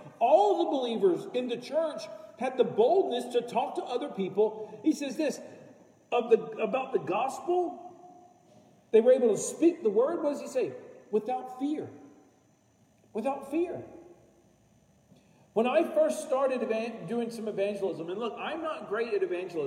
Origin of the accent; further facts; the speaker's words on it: Texas, United States; I grew up in Texas.